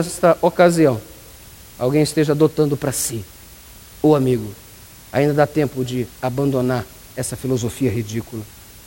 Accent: São João de Meriti, Rio de Janeiro, Brazil; eu vim de São João de Meriti, Baixada Fluminense, Rio de Janeiro, só Jesus. Vim de lá.

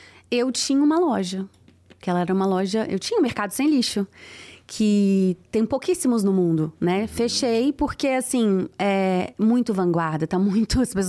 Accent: Florianópolis, Santa Catarina, Brazil; Eu sou de Florianópolis, uma região pesqueira, né? Ali no Vale do Itajaí.

